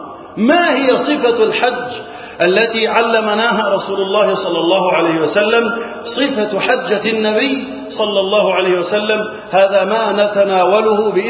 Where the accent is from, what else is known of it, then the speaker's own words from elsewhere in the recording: Egypt; اللهم اجعل بلدنا مصر وسائر بلاد المسلمين أمنا أمانا رخاء يا رب العالمين.